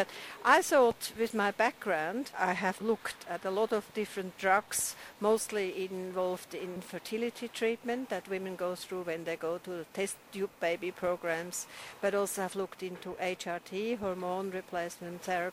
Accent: Switzerland; I'm from Switzerland

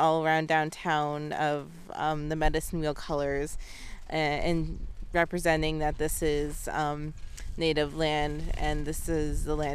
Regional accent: Aamjiwnaang, Ontario, Canada; They want to repeat the same mistake in my hometown, or my reserve of Amjanung

